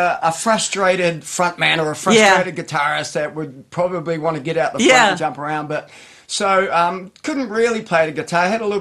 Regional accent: Masterton, Wellington, New Zealand; So growing up in Masterton, there were two record stores.

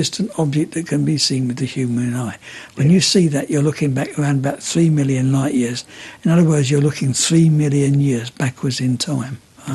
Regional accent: England, United Kingdom; moved away; When I come from England, of course, and it comes virtually overhead in England

